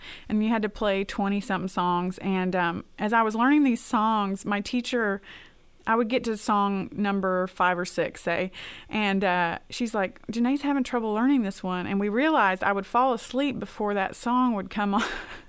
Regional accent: Arkansas, United States; And just growing up in Arkansas, I didn't grow up in the country, but I definitely listened to country music and my family listened to country music.

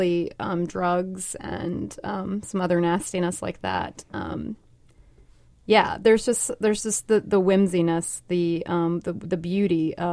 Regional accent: Kentucky, United States; I was born and raised in Greenup County, Kentucky, which is the next county from Boyd, which is where Ashland is.

